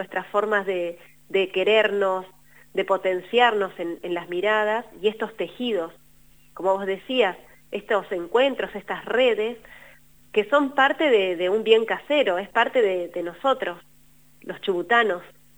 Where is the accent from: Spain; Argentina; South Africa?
Argentina; fui situándolos en la cordillera donde yo nací y crecí.